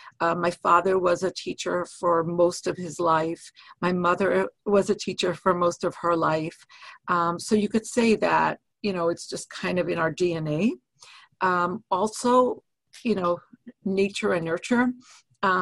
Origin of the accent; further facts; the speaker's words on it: Crown Heights, New York, United States; And I grew up on Lefferts Avenue, which at the time was the West Bank of Crown Heights. It was literally the last block where there were any Jews living. Now it's kind of like center of Crown Heights.